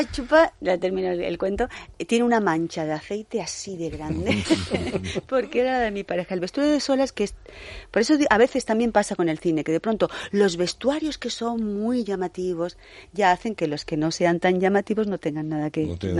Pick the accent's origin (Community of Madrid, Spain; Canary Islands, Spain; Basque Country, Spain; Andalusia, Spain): Andalusia, Spain; ya que soy andaluza, pues déjame que sea sevillana